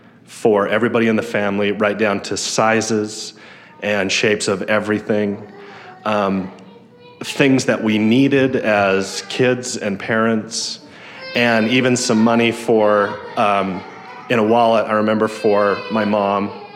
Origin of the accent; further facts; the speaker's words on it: Rupert, Idaho, United States; When I was a child, I grew up in Idaho for the first part of my life.